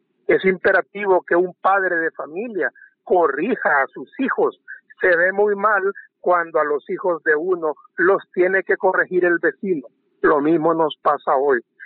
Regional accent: Honduras; nuestro deber hoy como hondureños, a 4 días de las elecciones

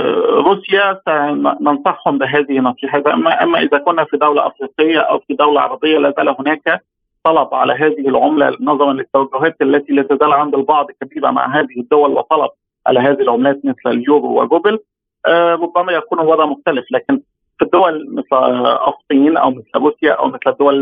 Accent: Egypt; وأنا من مصر طبعا

